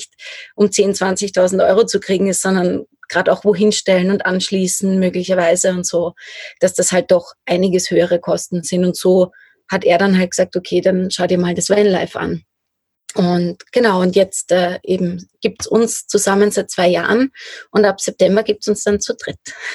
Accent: Lower Austria, Austria; 30 Jahre jetzt, jung und ich komme aus Niederösterreich ursprünglich. Wir sind mittlerweile in der Steiermark, im Sommer vor allem und im Winter halt im Van unterwegs.

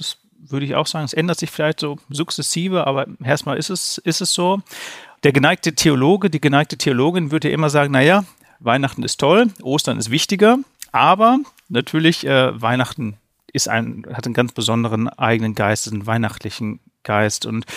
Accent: Northern Germany, Germany; now in Austria; aus der Nähe von Bielefeld, Hannover, also relativ weit im Norden.

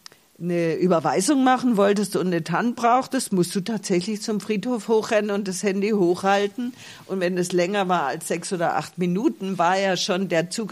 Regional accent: Tuttlingen, Baden-Württemberg, Germany; born there; moved away as an adult; Also es ist zumindest mehr Heimat als jetzt irgendein anderer Ort oder Tuttlingen, wo ich geboren bin, weil dort war ich nur 18 Jahre, hier bin ich bald 30 dieses Jahr, 30 Jahre.

